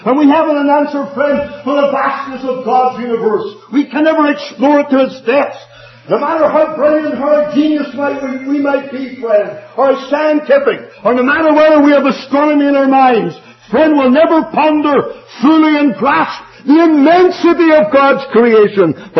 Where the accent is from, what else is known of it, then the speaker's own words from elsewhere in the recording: Ireland; And then I told her I was from Ireland. Should have picked that up anyway, I'm sure.